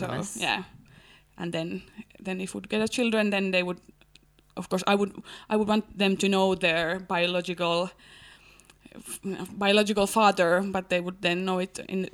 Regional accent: Helsinki, Uusimaa, Finland; But then I don't have any need now to identify myself no more than I'm from Helsinki and I'm engaged to get married

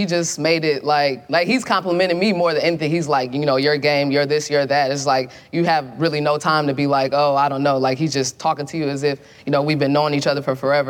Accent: Nigeria; especially as a Nigerian, like, my parents were just, like, school.

